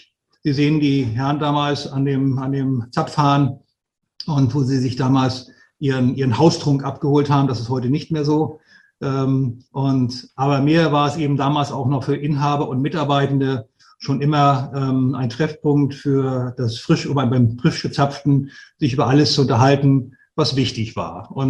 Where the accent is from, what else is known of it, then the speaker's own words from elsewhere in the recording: Flensburg, Schleswig-Holstein, Germany; ich bin 53 Jahre alt, bin gebürtiger Flensburger, komme aus dem hohen Norden.